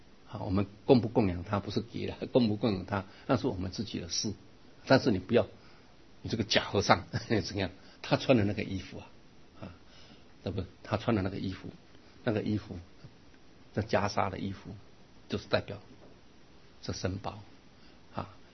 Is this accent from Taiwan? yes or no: no; China; 因为我们中国人觉得跟他行乞好像很没面子